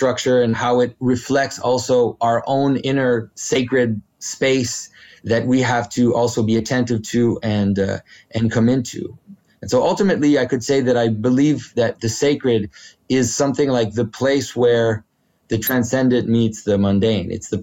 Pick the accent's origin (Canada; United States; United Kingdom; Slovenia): Canada; Quebec; first language French; English is a second language; So I come from I guess a very strange background in the sense that my first language is French. I'm from Quebec.